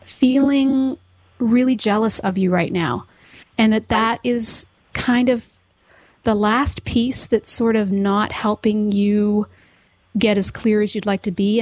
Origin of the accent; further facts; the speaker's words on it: Owen Sound, Ontario, Canada; I grew up in Owen Sound, so this is kind of exciting for me.